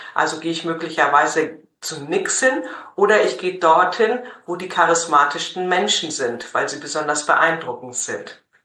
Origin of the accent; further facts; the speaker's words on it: Hamburg, Germany; born there; Meine Eltern kommen aus Schleswig-Holstein, aber geboren bin ich tatsächlich in Hamburg.